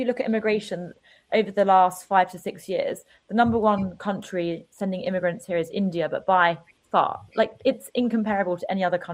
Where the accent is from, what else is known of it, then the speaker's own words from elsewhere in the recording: England, United Kingdom; So I'm just English, British. I don't have a second subculture.